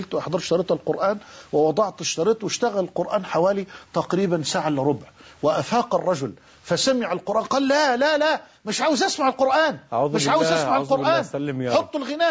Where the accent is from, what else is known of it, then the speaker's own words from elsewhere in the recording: Egypt; عندنا في مصر